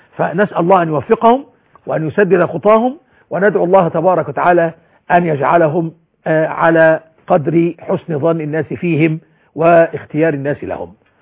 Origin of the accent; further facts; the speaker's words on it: Egypt; بلدنا مصر